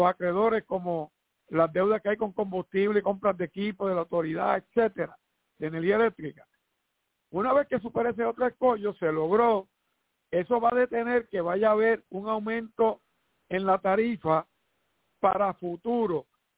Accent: Puerto Rico; somos los puertorriqueños.

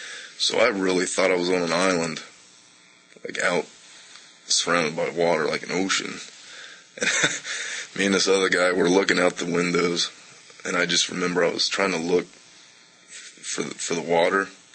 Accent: Richwood, Ohio, United States; also born or lived in Marion, Ohio; I was born in Marion, Ohio. It was a town of about 30,000 people. Moved to a small town out in the country, Richwood, Ohio, in 7th grade. Two stoplights.

